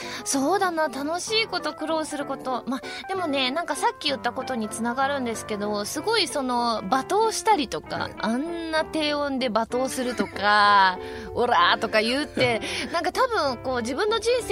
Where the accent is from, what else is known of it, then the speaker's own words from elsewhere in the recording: Osaka, Japan; なんかたまにこの前自分の地元の大阪に帰った時に